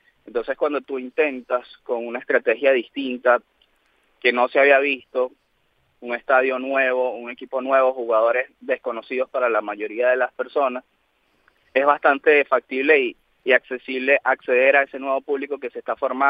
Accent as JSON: {"language": "Spanish", "country": "Venezuela", "lives_now": "Atlanta, United States", "said": "Sí, soy venezolano, soy periodista desde la universidad"}